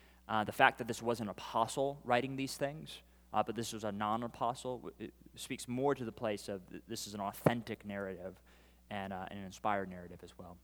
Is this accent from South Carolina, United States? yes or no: yes; Easley, South Carolina, United States; Yesterday, I was in my hometown of Easley, South Carolina.